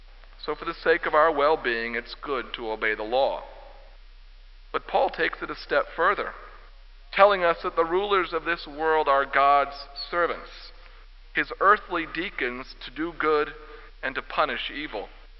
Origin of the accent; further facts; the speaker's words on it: United States; Maybe because I'm American, or maybe because I'm a sinner.